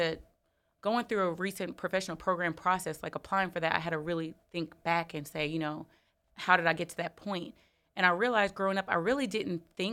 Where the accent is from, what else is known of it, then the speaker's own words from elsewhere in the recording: Long Branch, New Jersey, United States; So I'm originally from Long Branch, New Jersey. I doubt anybody really knows about it. It's kind of on the shore, not Jersey Shore.